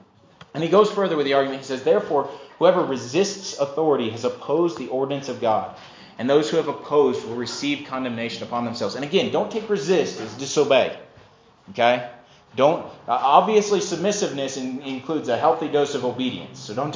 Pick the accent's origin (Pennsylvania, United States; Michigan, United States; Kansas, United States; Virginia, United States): Kansas, United States; Winfield; my hometown of Winfield in Kansas is mandating a mask policy right now.